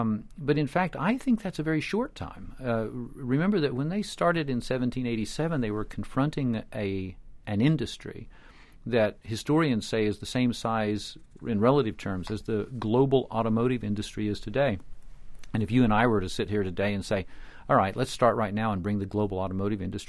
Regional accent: United Kingdom; now in United States; actually the American sister or extension of a group called Anti-Slavery International in Britain, and I came over from Britain to set it up.

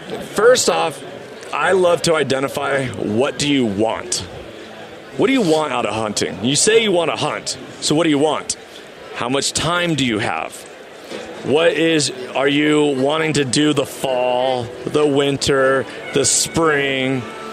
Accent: Washington, United States; like, for example, in Washington, that's my home state.

